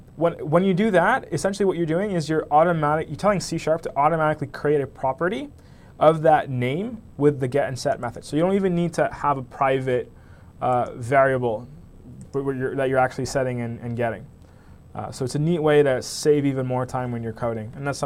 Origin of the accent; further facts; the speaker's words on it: Quebec, Canada; It must be because I'm from Quebec and that's how we do things.